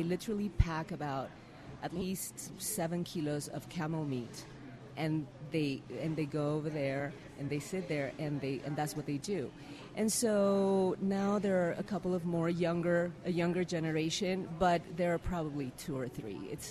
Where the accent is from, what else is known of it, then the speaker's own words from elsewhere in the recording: Harar, Harari, Ethiopia; And I grew up in Harar. And this is pre-TV and this and that.